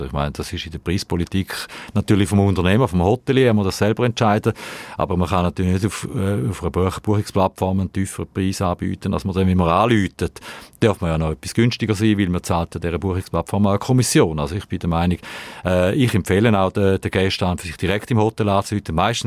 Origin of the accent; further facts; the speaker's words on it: Switzerland; wir sind keine Österreicher, wir sind Schweizer, das ist so.